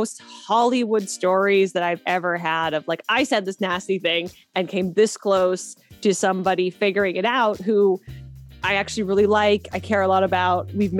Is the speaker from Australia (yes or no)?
no; Canada; now in Los Angeles, United States; I am originally from Canada, about 14 different cities because my dad was in the military, and I now reside in Los Angeles, California.